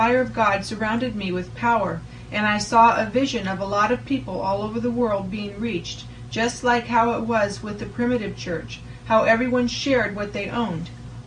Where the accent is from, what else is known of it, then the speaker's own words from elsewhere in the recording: Ecuador; now in United States; I am from Ecuador, but have been naturalized here in the USA.